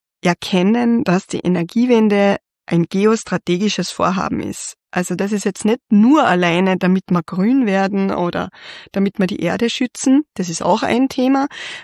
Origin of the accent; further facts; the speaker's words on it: Flachau, Salzburg, Austria; Ich bin in Salzburg aufgewachsen, in Flachau, in einem Skigebiet.